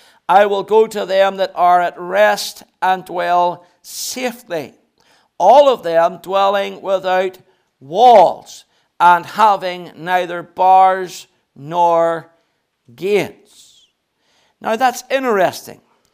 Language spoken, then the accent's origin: English; Belfast, Northern Ireland, United Kingdom; You know, I come from Northern Ireland, and our city in Belfast